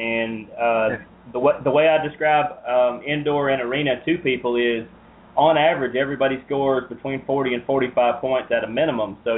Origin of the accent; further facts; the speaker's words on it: Georgia, United States; Texas sounds a lot like Georgia. I grew up in Georgia, and it's.